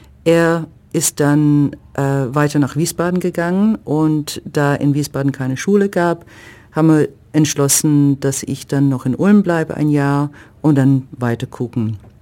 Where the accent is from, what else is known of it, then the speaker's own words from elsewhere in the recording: Canada; ich komme aus Kanada